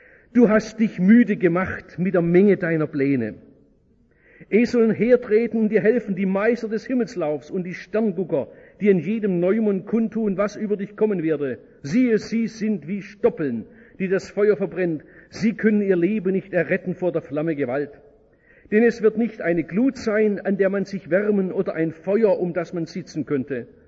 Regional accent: Baden-Württemberg, Germany

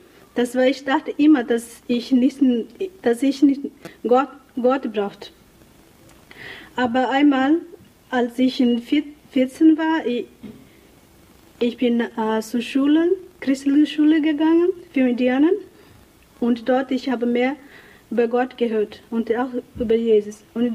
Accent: Brazil; German is a second language; now in Germany; ich bin 29 Jahre alt, ich komme aus Brasilien und ich bin Kulin-Indianerin. Ich bin im Dorf geboren und aufgewachsen.

